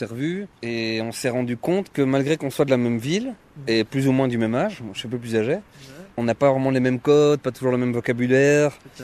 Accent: Brussels, Belgium; c'est Bruxelles, je suis bruxellois.

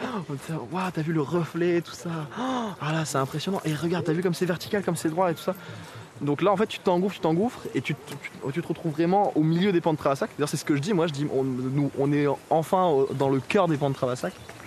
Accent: Donzenac, Nouvelle-Aquitaine, France; je suis de Donzenac, tu vois, genre, et puis c'est moi, tu vois.

